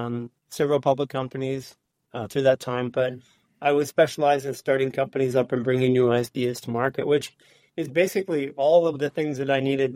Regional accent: Canada; I could be in Canada, back in my home country.

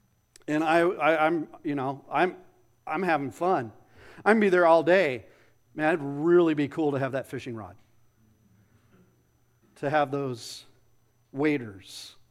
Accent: Phoenix, Arizona, United States; Growing up in Phoenix, you went if you went to look at toys or went and looked at different stuff like that, you went into a mall because it was just too stinking hot to do anything outside.

